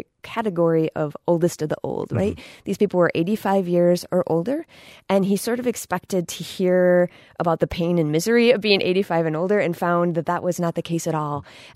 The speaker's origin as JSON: {"language": "English", "town": "Jamestown", "region": "New York", "country": "United States", "tie": "born or raised there", "lives_now": "Spring Green, United States", "said": "So Joshua and I grew up in Jamestown, New York, which is very close to Chautauqua Institution."}